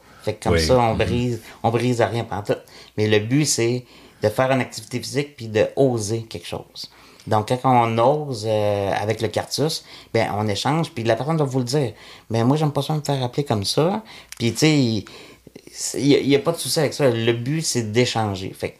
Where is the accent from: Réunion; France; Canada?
Canada; Quebec City, Quebec; Puis moi, je suis arrivé, mais je suis de Québec en plus. Fait que je devais monter à Montréal de temps en temps.